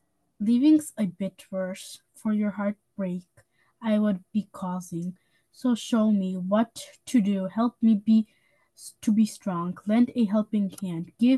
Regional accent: Hudson, New York, United States; I'm 10 years old, and I'm also from Hudson.

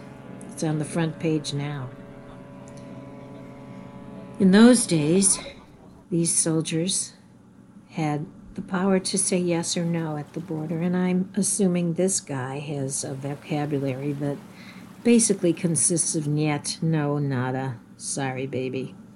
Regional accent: Detroit, Michigan, United States; moved away; since I first left my hometown of Detroit in 1972.

